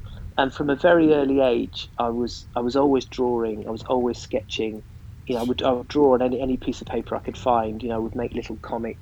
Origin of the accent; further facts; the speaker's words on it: Swindon, South West England, United Kingdom; born there; also born or lived in Gloucestershire; I was born in Swindon, in Wiltshire, which is an incredibly unglamorous answer to that question